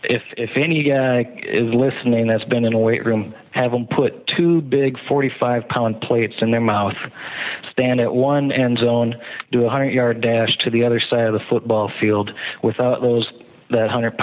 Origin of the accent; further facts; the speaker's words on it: Minnesota, United States; I mean, I'm from Minnesota. You get mosquitoes and walleye mainly there.